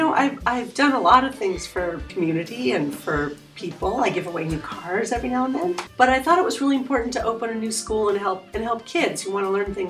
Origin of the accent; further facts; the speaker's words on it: Wilmington, United States; Yeah, you know, I'm here. I grew up in Wilmington.